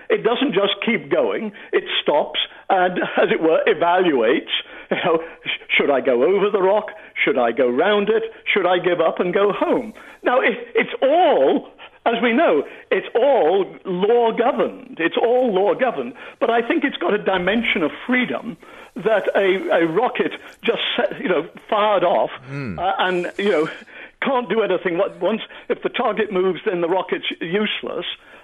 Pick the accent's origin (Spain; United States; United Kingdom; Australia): United Kingdom; England; That does show that I'm English, doesn't it? But whenever I go to England, one of the great things is that I can get liver.